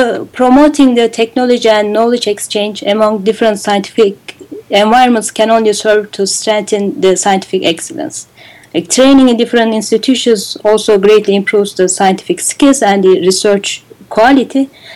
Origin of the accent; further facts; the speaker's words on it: Ankara, Turkey; English is a second language; also born or lived in United States; I was from Ankara, from the capital of Turkey